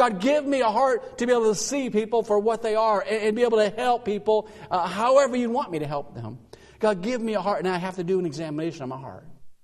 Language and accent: English; Adrian, Michigan, United States; I was in my hometown there in Adrian